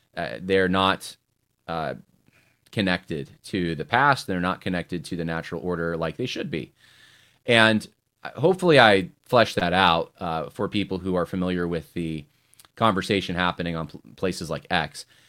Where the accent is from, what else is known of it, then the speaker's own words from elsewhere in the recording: Van Nuys, California, United States; born there; My family's from there. I was born in Van Nuys